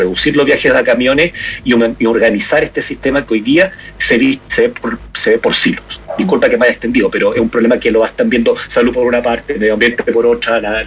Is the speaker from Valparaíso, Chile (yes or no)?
no; Iquique, Tarapacá, Chile; te digo al tiro, yo soy de Iquique.